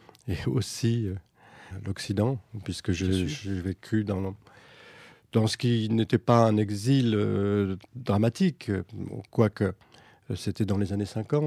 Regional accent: Paris, Île-de-France, France; moi j'ai vécu mon enfance à Ménilmontant.

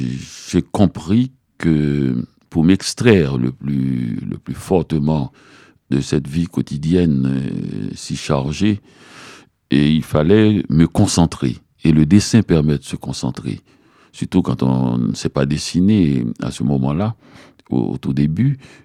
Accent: Montreal, Quebec, Canada; Dans le froid. Je viens de Montréal.

